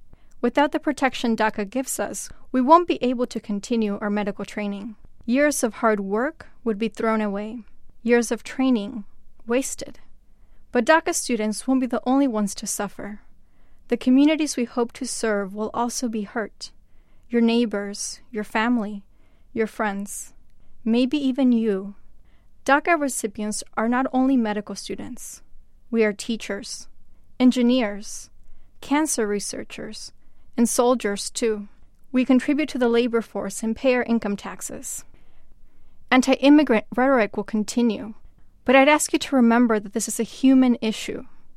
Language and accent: English; Arizona, United States; I am a future doctor, but I'm also an undocumented American. I grew up in Arizona, about 5 hours from the Mexico-U.S. border.